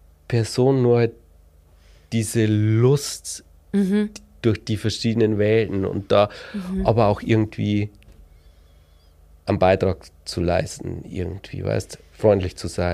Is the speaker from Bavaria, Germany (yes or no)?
yes; Bavaria, Germany; ich komme aus dem Bayerischen Wald